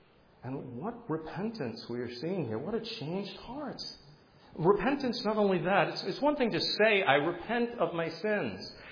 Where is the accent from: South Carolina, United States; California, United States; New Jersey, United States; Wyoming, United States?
New Jersey, United States; I'm from New Jersey too!